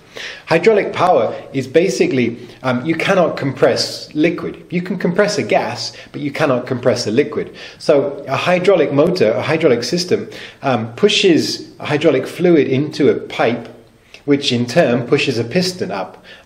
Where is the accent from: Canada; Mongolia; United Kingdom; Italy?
United Kingdom; England; although I am from England, where we say lift rather than elevator.